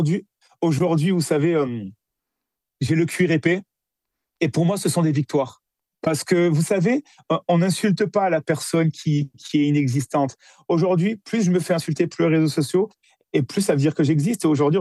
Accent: France

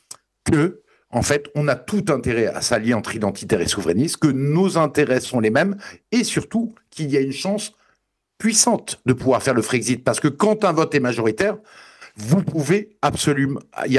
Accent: France; Si on veut défendre l'identité en tant que Français, notre identité

